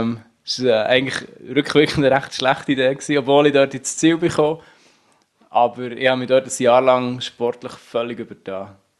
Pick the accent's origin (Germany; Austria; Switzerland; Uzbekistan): Switzerland; Unterseen, Bern; Ich bin Unterseen im Berner Oberland aufgewachsen und da sind halt Berge nicht weit weg.